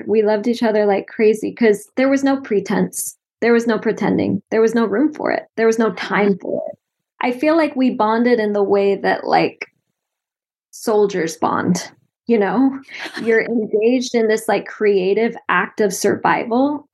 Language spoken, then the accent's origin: English; Boise, Idaho, United States; now in Utah, United States; I'm based in Utah now. Yeah, I grew up in Boise, Idaho.